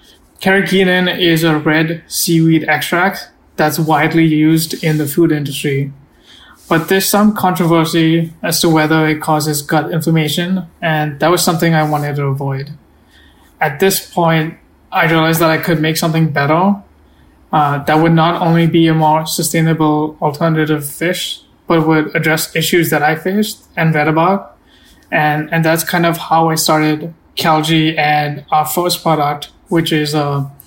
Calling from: Mumbai, Maharashtra, India; So I'm working remotely at the moment. I'm in Mumbai, India.

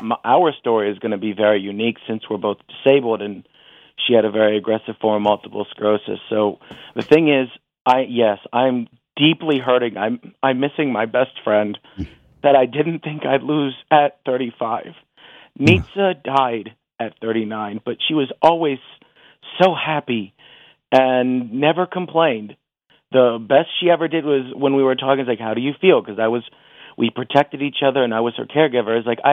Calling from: Rockville, Maryland, United States; from Rockville.

